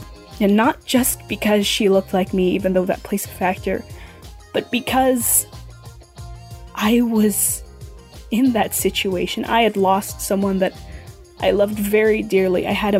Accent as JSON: {"language": "English", "country": "Philippines", "said": "I'm Filipino"}